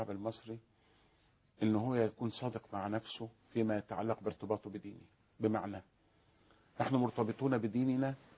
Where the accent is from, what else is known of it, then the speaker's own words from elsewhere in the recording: Egypt; عندنا في مصر